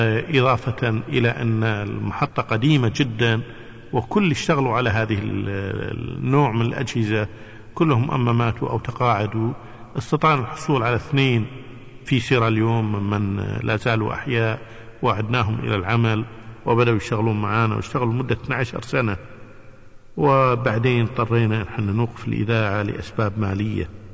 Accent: Kuwait; نقول لهم احنا من الكويت

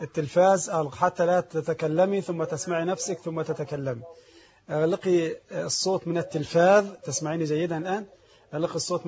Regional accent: Egypt; يعني مثلا الآن عندنا في مصر وأظن كذلك في بعض البلاد

